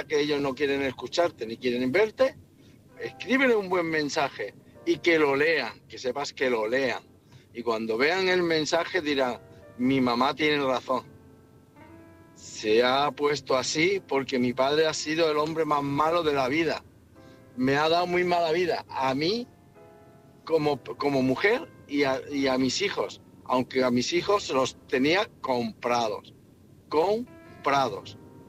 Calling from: Barcelona, Catalonia, Spain; de Barcelona.

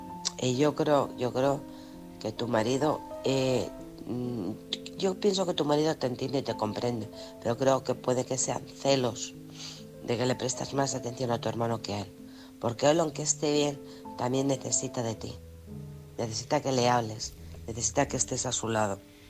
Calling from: Alcorcón, Community of Madrid, Spain; de Alcorcón. Feliz comienzo de semana.

